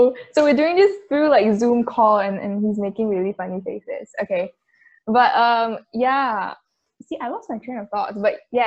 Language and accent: English; Malaysia; I'm from Malaysia, and I'm still in Malaysia.